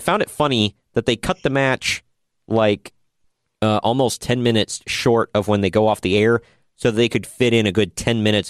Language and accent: English; Scotland, United Kingdom; Kilts are meant to be worn without pants, Greg. I'm Scottish. I know this.